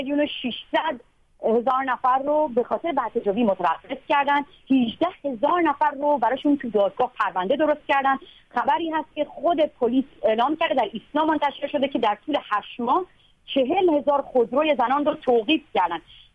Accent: Iran; born or raised there; moved away

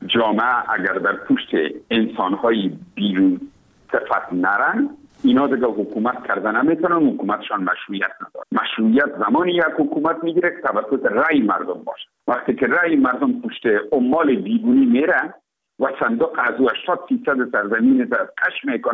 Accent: Afghanistan; ما افغان هستیم

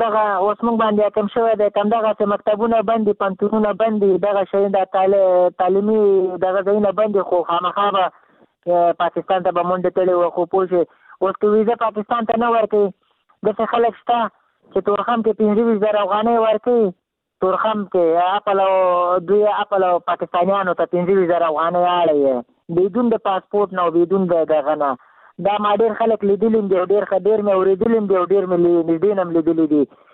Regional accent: Afghanistan; دا خو موږ د افغانستان یو

